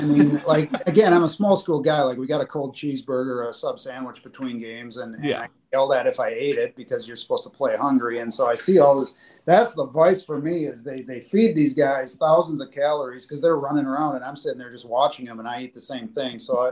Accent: Green Bay, Wisconsin, United States; You know, I grew up in Green Bay

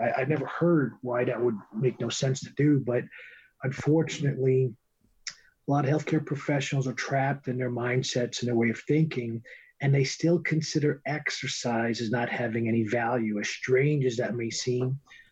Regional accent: Bronx, New York, United States; The Bronx, New York City.

